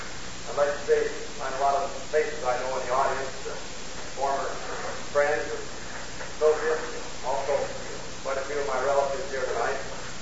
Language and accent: English; Billings, Montana, United States; from Billings.